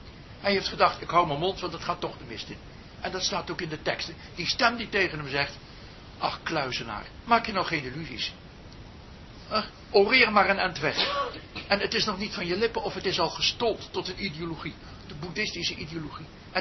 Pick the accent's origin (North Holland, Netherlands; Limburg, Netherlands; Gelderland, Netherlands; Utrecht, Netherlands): Gelderland, Netherlands; Nijmegen; Nijmegen, dat weet u. Ja, en waar ik vandaan kom.